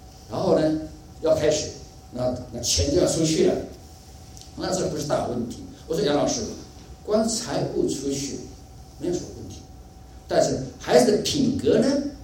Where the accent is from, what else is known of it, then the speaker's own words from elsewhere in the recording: Taiwan; born there; 我自己是穷困家庭的孩子出生的，因为我出生的是台湾，出生的是20大战还没有结束之前。